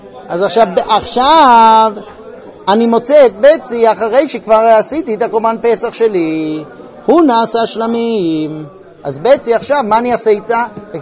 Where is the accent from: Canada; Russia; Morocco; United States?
United States; also born or lived in Jerusalem; now in Israel; אני נולדתי בירושלים קריית משה, גדלתי בארצות הברית, חזרתי לירושלים, ועכשיו אנחנו מחולקים בין כוכב יעקב לירושלים.